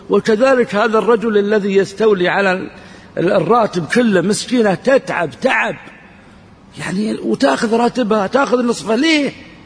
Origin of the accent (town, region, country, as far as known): Saudi Arabia